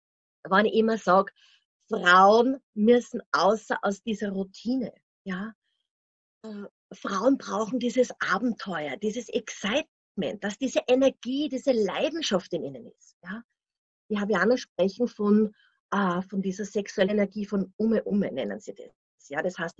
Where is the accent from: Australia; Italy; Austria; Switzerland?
Austria; natürlich als europäische Frau, als Österreicherin, die was natürlich auch aus ihren Boxen auch natürlich Jahr für Jahr rausgestiegen ist